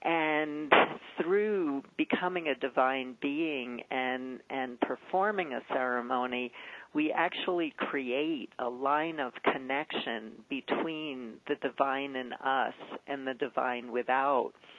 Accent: Brooklyn, New York, United States; And I grew up in Brooklyn, where it looked like everybody was suffering, which they were.

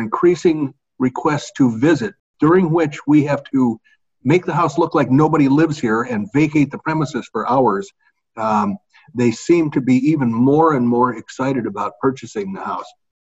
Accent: the South, United States; You know, I'm a Southerner by birth and breeding, and I grew up with a bunch of storytellers.

